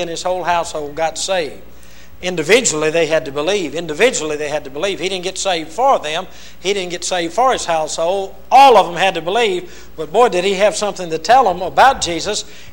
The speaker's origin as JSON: {"language": "English", "region": "Louisiana", "country": "United States", "tie": "born or raised there", "also_born_or_lived": "Texas", "said": "He worked for Lockheed in 1944, moved to Louisiana. I was born in 44. I was about 3 months old. I'm barely a Texan."}